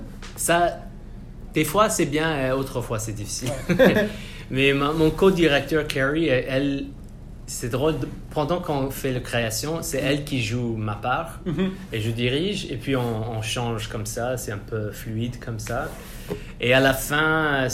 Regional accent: Île-de-France, France; accent: Parisian; je crois que mon accent, c'est un peu parisien.

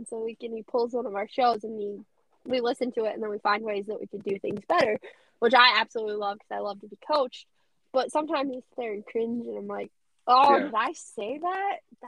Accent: Colorado, United States; I, born and raised in Colorado, a huge whiskey out there is Tin Cup.

